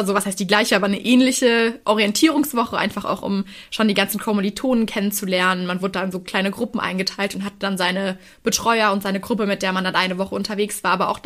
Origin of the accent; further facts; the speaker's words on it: Würzburg, Bavaria, Germany; Ich meine, Würzburg, ich komme aus Würzburg, das sind knapp 150 Kilometer.